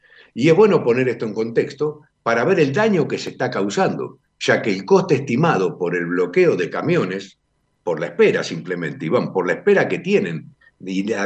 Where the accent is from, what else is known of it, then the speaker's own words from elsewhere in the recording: Argentina; que tanto somos expertos los argentinos y que no somos los únicos